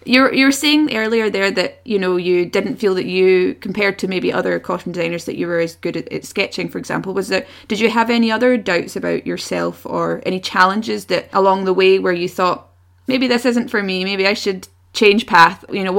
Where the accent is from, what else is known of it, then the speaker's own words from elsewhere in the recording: Scotland, United Kingdom; I'm Scottish, I should know this.